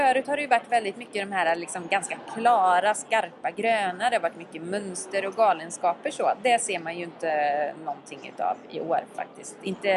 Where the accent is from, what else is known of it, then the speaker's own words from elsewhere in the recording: Tibro, Västra Götaland County, Sweden; Inredia då håller ju hus i Tibro, där jag kommer ifrån.